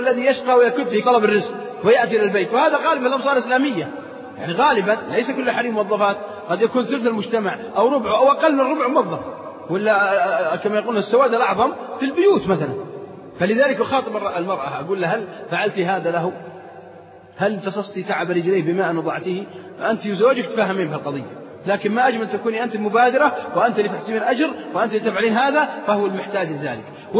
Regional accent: Saudi Arabia; ليس في بلادنا السعودية

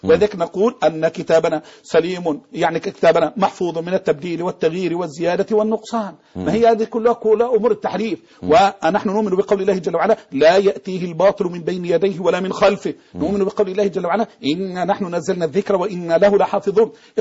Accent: Egypt; بعض الطوائف عندنا في مصر

